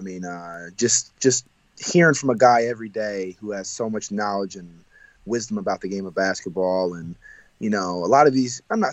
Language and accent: English; Gahanna, Ohio, United States; So it was definitely a great experience, you know, growing up in Gahanna.